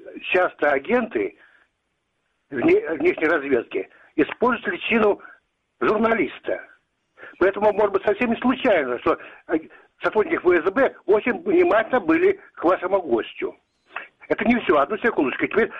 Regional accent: Crimea, Ukraine; Я крымчанин, русский крымчанин.

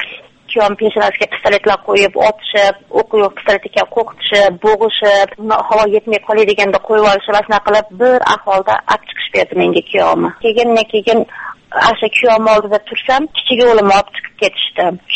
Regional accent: Osh, Osh Region, Kyrgyzstan; Men O'shdan Narimondanman.

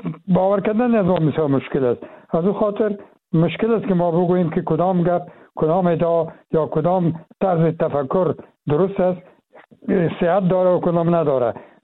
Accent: Afghanistan; ما افغان هستیم، چی داخل چی خارج

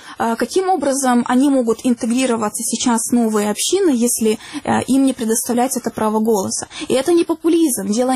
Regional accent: Crimea, Ukraine; moved away; Я из Крыма выехала 9 лет назад, да, и я не являюсь вынужденной переселенкой.

